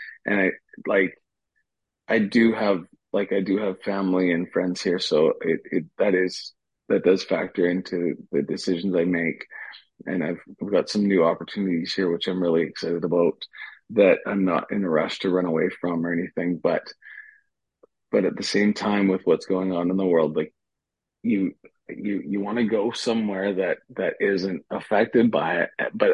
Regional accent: Canada; As a Canadian, and I work in a bar

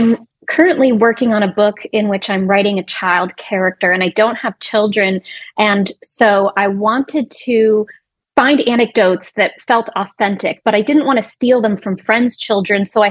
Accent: San Francisco, California, United States; moved away as an adult; now in Wisconsin, United States; I'm from San Francisco, California, where I currently am right now doing a kind of family visit writing residency, although I live in Wisconsin.

